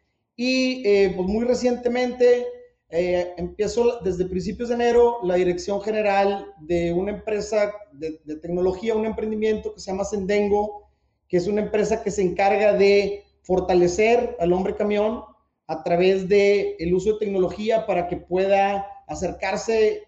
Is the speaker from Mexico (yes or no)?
yes; Monterrey, Nuevo León, Mexico; creo que el acento ya me delató. Soy de Monterrey, de un regio, graduado del TEC de Monterrey. Y, pues, más importante que todo, hombre de familia, casado y papá de tres niños